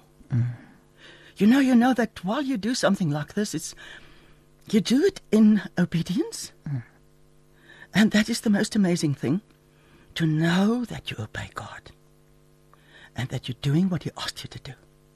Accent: Free State, South Africa; English is a second language; I grew up in the Free State.

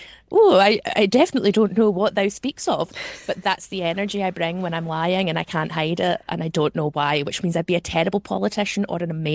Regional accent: Scotland, United Kingdom; As a Scottish person, we have very little representation on the big television stage.

